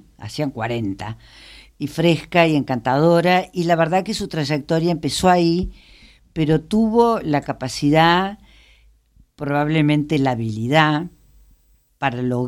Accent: Córdoba, Andalusia, Spain; y yo soy cordobesa

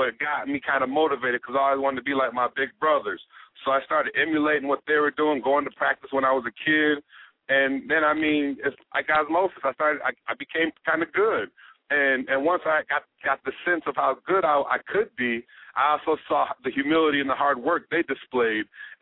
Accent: Kalamazoo, Michigan, United States; I grew up in Kalamazoo, Michigan. It's southwest Michigan. Grew up there. Lived there till 18 years old.

